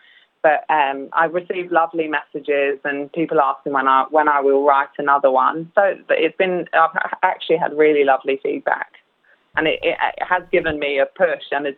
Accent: London, United Kingdom; now in Australia; growing up in London, I had this huge Kurdish community around me

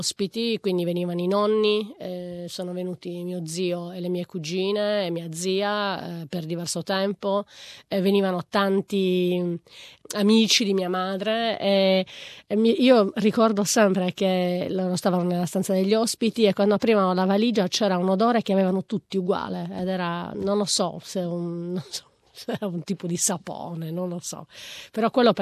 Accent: Cagliari, Sardinia, Italy; In realtà io sono cresciuta trilingue, perché essendo sarda mio padre parlava l'italiano perfettamente, però siamo cresciuti a Cagliari, ma lui e la sua famiglia erano originari di Ozieri, che è a 200 chilometri nel nord, una cittadina tra Alghero e Olbia, e lì si parla logudorese

